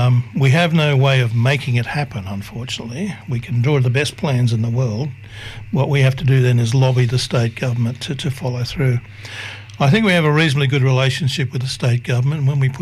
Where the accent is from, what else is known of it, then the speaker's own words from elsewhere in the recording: Blacktown, New South Wales, Australia; since I was a little fella growing up in Blacktown, transport in Western Sydney was always below the level we needed.